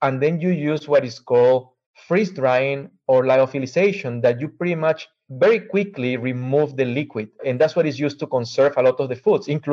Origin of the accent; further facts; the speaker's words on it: Lima, Peru; now in United States; I am originally from Lima, Peru in South America.